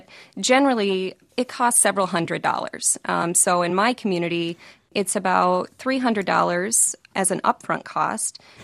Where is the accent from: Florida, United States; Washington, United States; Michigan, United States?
Michigan, United States; In my piece, I talked about Michigan, which is my home state.